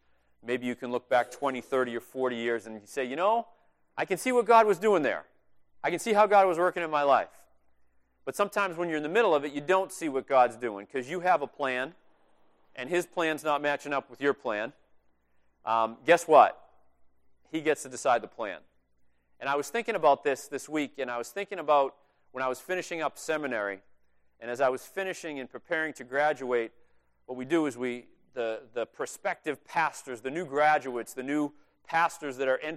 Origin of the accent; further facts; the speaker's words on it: Braintree, Massachusetts, United States; It's in Eastern Mass., south of Boston, about 20 minutes south of where I grew up in Braintree.